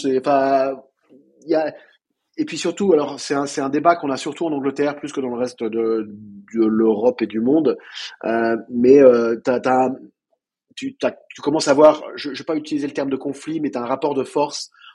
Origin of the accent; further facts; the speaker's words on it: France; moved away; en tant que Français. Bon, ça fait 18 ans que je ne vis plus en France